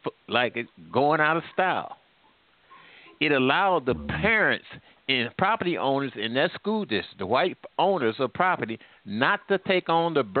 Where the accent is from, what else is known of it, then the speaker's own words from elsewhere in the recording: St. Louis, Missouri, United States; I'm here from St. Louis area.